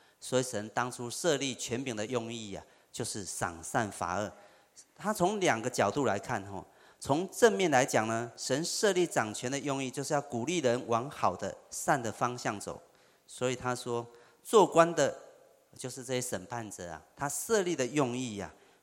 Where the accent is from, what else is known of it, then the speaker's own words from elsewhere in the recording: Kinmen, Fujian, Taiwan; 对于我这个从小啊在金门长大的人来讲啊